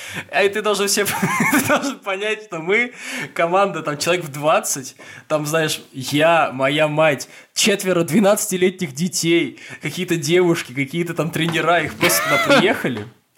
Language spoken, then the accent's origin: Russian; Moscow, Russia; now in Hamburg, Germany; Да, дорогие слушатели, я на самом деле сейчас записываю это все из Гамбурга. Я живу там уже лет 5-4 с чем-то. Сам я из Москвы.